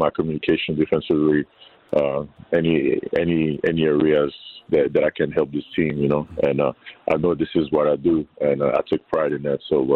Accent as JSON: {"language": "English", "region": "Geneva", "country": "Switzerland", "tie": "born or raised there", "said": "I mean, I grew up in Europe, yeah. Switzerland, Geneva, watching soccer, so I'm a huge soccer fan."}